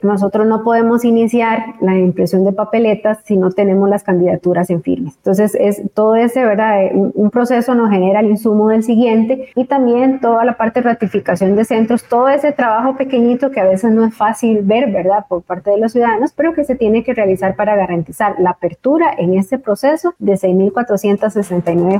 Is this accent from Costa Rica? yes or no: yes; Costa Rica; de como costarricenses igual tenemos el derecho, ¿verdad?, a escoger quién nos represente